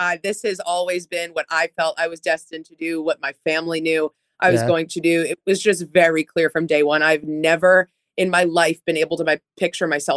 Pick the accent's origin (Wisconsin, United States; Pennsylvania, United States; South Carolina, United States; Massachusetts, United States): Massachusetts, United States; Boston; I was raised in Metro Boston on the Marathon Line.